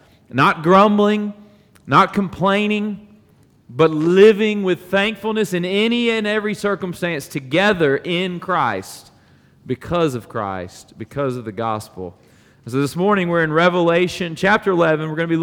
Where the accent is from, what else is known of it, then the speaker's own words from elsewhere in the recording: United States; And I am fully American, because to be honest with you, that is my favorite food as well.